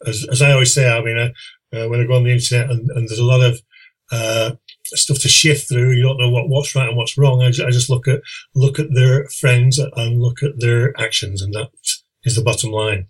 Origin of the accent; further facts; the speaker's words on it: England, United Kingdom; And that is why I came forward tonight without any political label, without any bias, but simply as an Englishman to warn you.